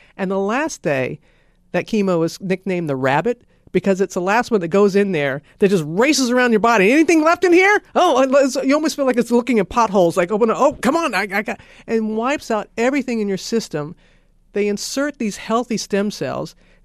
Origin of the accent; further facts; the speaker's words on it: Pascagoula, Mississippi, United States; What are the chances that we're both gay, we both had breast cancer, and we're both from Pascagoula?